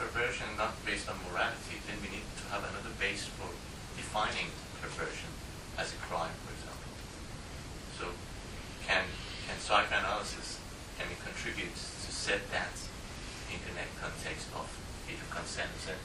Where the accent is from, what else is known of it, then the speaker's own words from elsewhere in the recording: Iran; moved away; I'm a refugee from Iran.